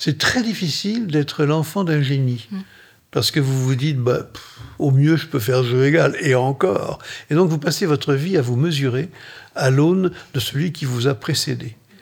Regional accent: Libourne, Nouvelle-Aquitaine, France; born there; Je suis né à Libourne parce que mon père était à cette époque-là professeur à l'université de Bordeaux. Et c'est le hasard des affectations. Je suis un enfant de fonctionnaire, tout simplement.

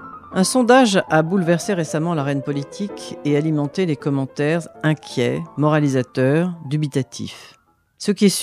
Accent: Provence-Alpes-Côte d'Azur, France; au cours de promenades dans mon village natal de Provence ?

